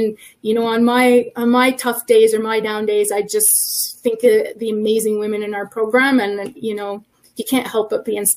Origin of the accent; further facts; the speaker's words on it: Sarnia, Ontario, Canada; I was born and raised in Sarnia